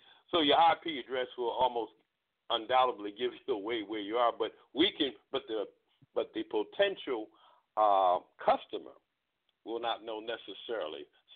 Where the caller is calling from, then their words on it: Baltimore, Maryland, United States; I'm calling from Baltimore, Maryland.